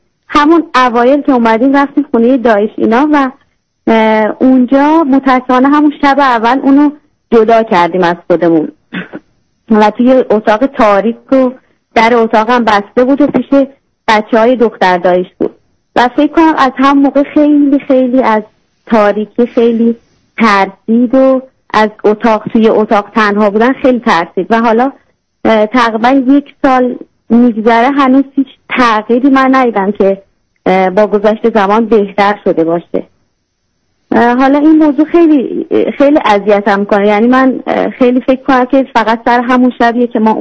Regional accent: Iran; moved away as an adult; also born or lived in Turkey; now in Norway; دخترم 6 ماهه بوده که ما از ایران اومدیم و تقریبا 2 سال و 2 ماه توی ترکیه زندگی کردیم

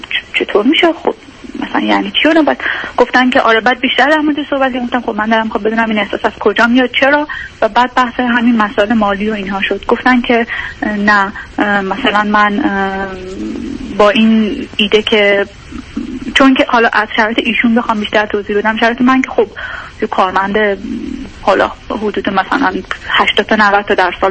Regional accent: Iran; moved away as an adult; now in Europe; من حدود 3 سال پیش ساکن اروپا هستم، نزدیک 10 ساله که از ایران اومدم بیرون، 31 سالمه الان و برای ادامه تحصیل اومدم، برشم شروع کردم به کار کردن و دیگه اینجا موندم.

